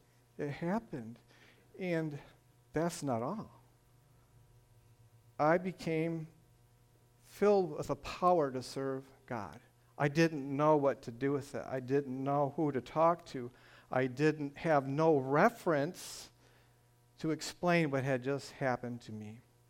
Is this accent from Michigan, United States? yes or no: yes; Michigan, United States; accent: northern; If you haven't guessed from my northern accent, I am from Michigan. So, but I've learned to adapt.